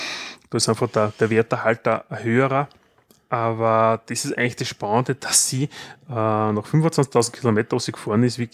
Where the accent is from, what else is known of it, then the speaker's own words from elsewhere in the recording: Austria; sondern auch, wenn wir als Österreicher woanders sind.